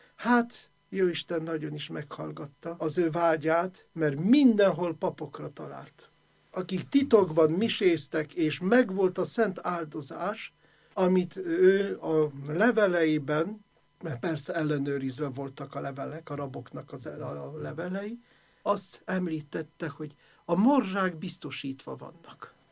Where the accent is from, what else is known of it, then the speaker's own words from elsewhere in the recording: Kraków, Lesser Poland, Poland; Én ott születtem, iskolába jártam, mai napig Ott van a szülők után örökölt lakás, amelyben lakom